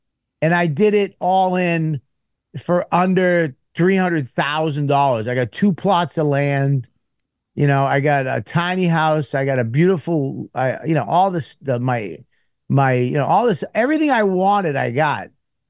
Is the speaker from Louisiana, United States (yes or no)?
no; Boston, Massachusetts, United States; That's me. I'm from Boston.